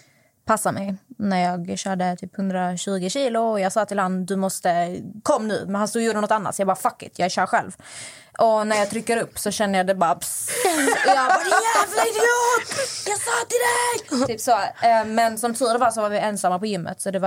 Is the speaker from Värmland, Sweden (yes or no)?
no; Malmö, Skåne, Sweden; Jag är som sagt ingen bonde som du tycker, jag är från Malmö.